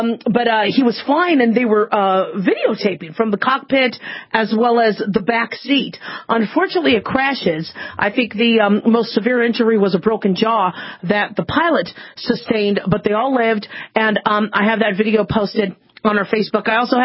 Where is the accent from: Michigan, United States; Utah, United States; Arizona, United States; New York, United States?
Arizona, United States; Phoenix; When I grew up in Phoenix, Arizona, I was always told that you need to be careful